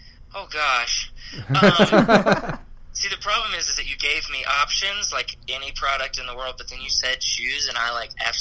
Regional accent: Nashville, Tennessee, United States; now in South Dakota, United States; I grew up in Nashville, and we put ranch on things, you know, like mashed potatoes and pizza.

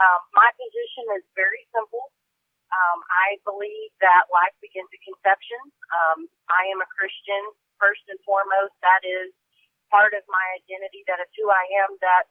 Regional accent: Texas, United States; And those are the kinds of things that I'm used to growing up in East Texas.

